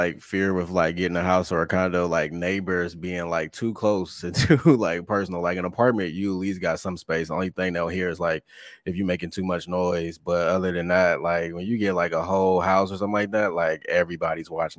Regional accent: Midwest, United States; we're from the Midwest, but like here in Ohio, they don't really teach us a lot about like our history and stuff like that.

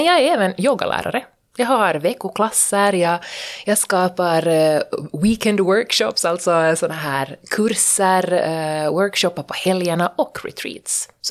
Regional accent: Vaasa, Ostrobothnia, Finland; 31 år gammal, hemma från Vasa.

